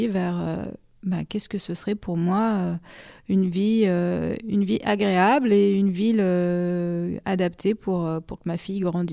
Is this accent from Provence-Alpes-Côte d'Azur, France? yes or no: yes; Nice, Provence-Alpes-Côte d'Azur, France; born there; also born or lived in Lyon; je suis née à Nice. J'ai toujours vécu dans des grandes villes. J'ai fait un peu Lyon, un peu Aix-en-Provence.